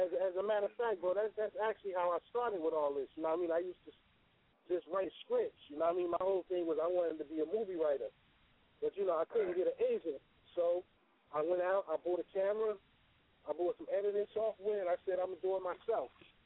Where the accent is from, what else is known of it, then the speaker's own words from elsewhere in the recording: New Jersey, United States; I'm from the Essex County area, Essex County, Union County, Hudson County.